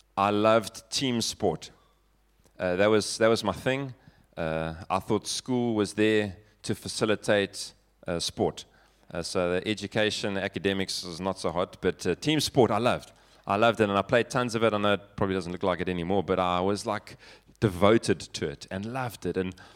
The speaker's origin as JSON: {"language": "English", "town": "Johannesburg", "region": "Gauteng", "country": "South Africa", "tie": "born or raised there", "said": "I'm born and bred in Joburg."}